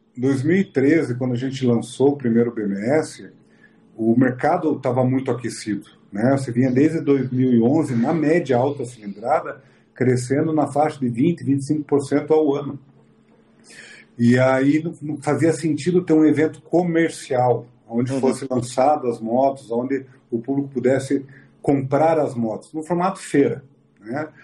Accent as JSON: {"language": "Portuguese", "town": "Curitiba", "region": "Paraná", "country": "Brazil", "tie": "born or raised there", "said": "Eu sou curitibano nato, cara."}